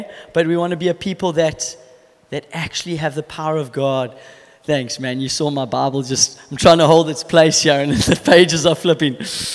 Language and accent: English; Port Elizabeth, Eastern Cape, South Africa; I am from Port Elizabeth, as you've heard